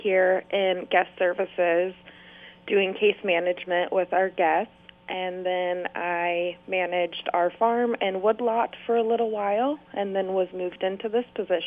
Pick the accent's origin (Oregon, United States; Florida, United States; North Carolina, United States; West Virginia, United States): Oregon, United States; Albany; I grew up in Albany and graduated from West Albany.